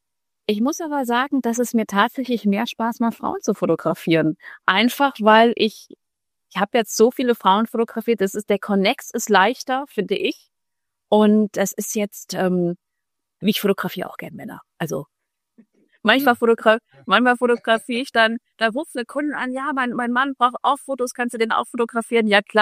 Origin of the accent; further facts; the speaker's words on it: Frankfurt, Hesse, Germany; moved away as an adult; now in Munich, Germany; Bin aber keine Münchnerin. Ich bin eigentlich Frankfurterin. Und mich hat es vor 14 Jahren nach München verschlagen.